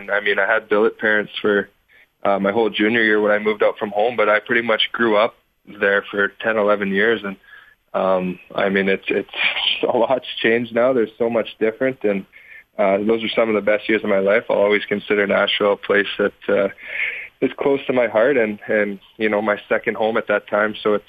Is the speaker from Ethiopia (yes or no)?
no; Canada; But I guess for me, growing up in Canada, obviously the goal is to play in the NHL